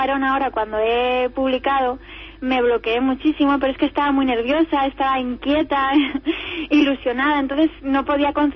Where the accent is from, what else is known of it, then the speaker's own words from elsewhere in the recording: Alicante, Valencian Community, Spain; Y esa misma semana en Alicante, en mi tierra.